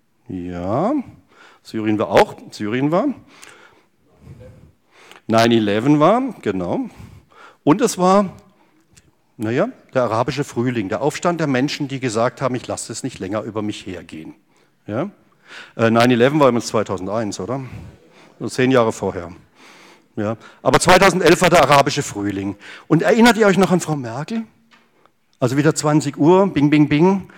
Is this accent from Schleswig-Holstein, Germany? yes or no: no; Freiburg, Baden-Württemberg, Germany; in Freiburg, bei mir, in meiner Heimatstadt.